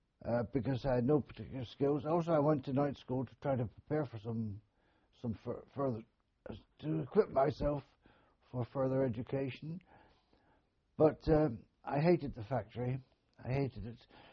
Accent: Wortle, East of England, United Kingdom; born there; It's a very small village called Wortle, and I understand it's near Diss.

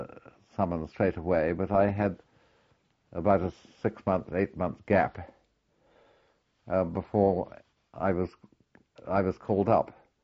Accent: London, United Kingdom; born there; I was born in London.

